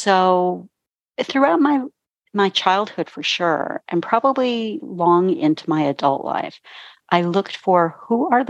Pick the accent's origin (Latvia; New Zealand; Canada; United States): Canada; Ontario; Yeah, I grew up in Southern Ontario, Canada.